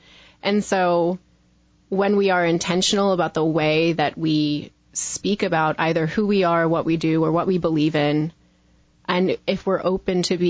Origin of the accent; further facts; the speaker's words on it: Coatesville, Pennsylvania, United States; I'm from Coatesville.